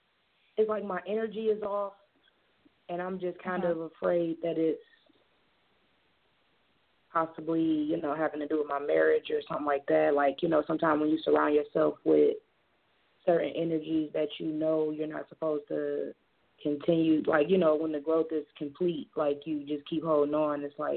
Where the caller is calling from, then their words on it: Michigan, United States; I'm calling from Michigan.